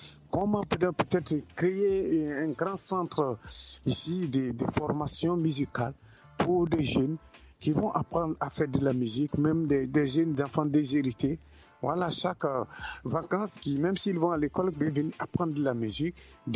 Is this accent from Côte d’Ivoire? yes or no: yes; Côte d’Ivoire; Déjà en Côte d'Ivoire, tu sais, chez nous, en Côte d'Ivoire, parce que c'est là où moi j'ai grandi